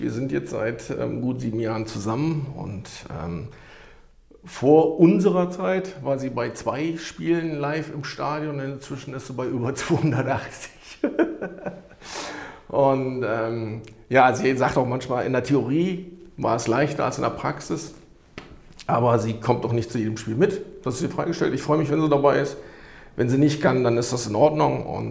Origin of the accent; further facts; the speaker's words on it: Düsseldorf, North Rhine-Westphalia, Germany; In Düsseldorf-Lierenfeld wohne ich, im Haus meiner Eltern groß geworden und wohne auch immer noch